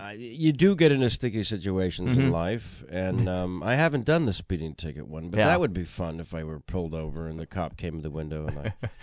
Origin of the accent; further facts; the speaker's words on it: San Francisco, California, United States; moved away as an adult; I'm originally from San Francisco, which is just a great city, you know.